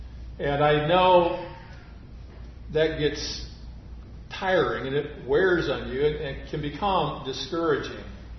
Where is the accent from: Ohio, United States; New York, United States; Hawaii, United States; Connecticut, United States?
New York, United States; Buffalo; And number two, I was from Buffalo.